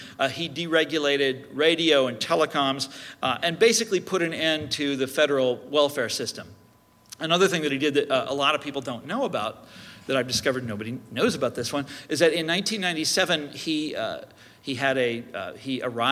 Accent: Kansas City, Missouri, United States; So when I was a kid growing up in Kansas City, you'd read the newspapers

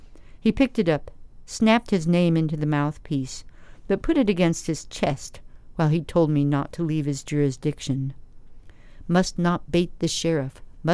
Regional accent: Lawrence, Kansas, United States; now in Chicago, United States; I live in Chicago now, but I grew up in Lawrence.

